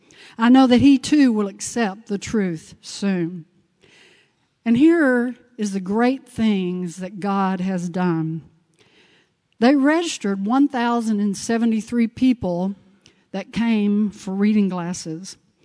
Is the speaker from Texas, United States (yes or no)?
yes; Texas, United States; I'm a Texan.